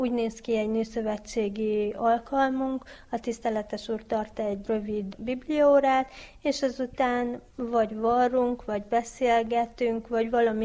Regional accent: Satu Mare, Satu Mare County, Romania; a Fickói Református Egyház tiszteletes asszonya, a férjem a lelkész, és Szatmárni Metiből származom.

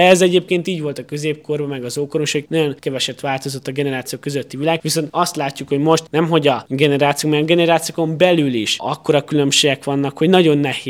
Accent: Târgu Mureș, Mureș County, Romania; főleg Marosvásárhelyiként ez nagyon jellemző

